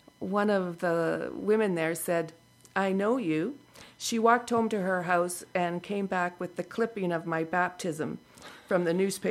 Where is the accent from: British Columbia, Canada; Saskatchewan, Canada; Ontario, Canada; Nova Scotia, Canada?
British Columbia, Canada; Kamloops; Oh, no, I love Salmon Arm, but I grew up in Kamloops